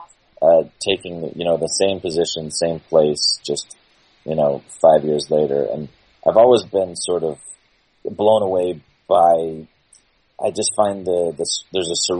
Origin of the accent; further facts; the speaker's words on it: Los Angeles, California, United States; I'm from Los Angeles, where it's always hot, sunshine.